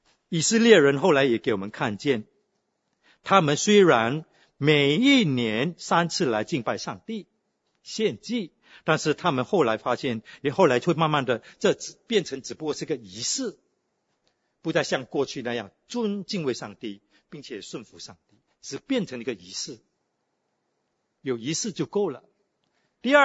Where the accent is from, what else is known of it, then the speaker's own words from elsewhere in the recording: Singapore; 新加坡人，我是新加坡人，我不会害羞跟你讲这句话。